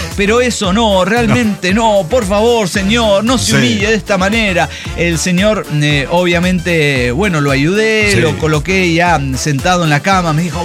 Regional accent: Azul, Buenos Aires Province, Argentina; born there; nací en Azul, Buenos Aires, Argentina

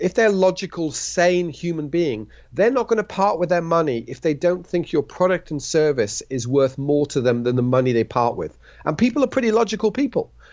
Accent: Switzerland; also born or lived in United Kingdom; I was born in the United Kingdom to British parents. I was raised in Switzerland.

